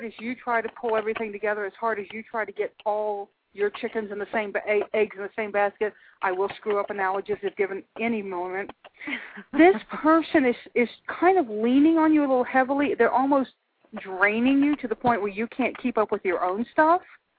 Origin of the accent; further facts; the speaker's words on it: Louisiana, United States; I'm from Louisiana, so it's always nice to hear somebody from that talks right.